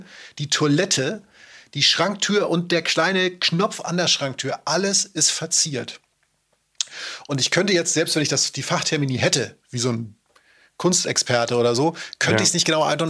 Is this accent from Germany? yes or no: yes; Henstedt-Ulzburg, Schleswig-Holstein, Germany; Was wisst ihr schon über meinen Heimatort, Hinschin Ulzburg? Wahrscheinlich auch nicht viel.